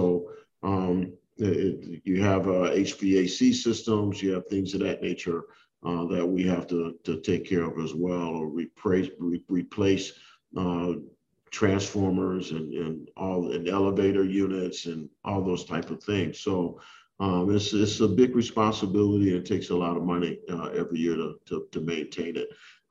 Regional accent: Cleveland, Ohio, United States; I'm from Cleveland. John Hicks was from Cleveland.

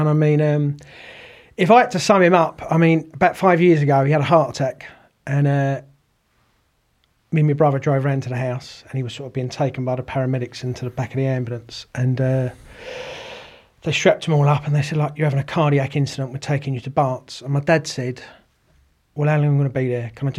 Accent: Romford, London, United Kingdom; born there; Upbringing was good. Born in Romford. Parents from the East End. Just a good upbringing.

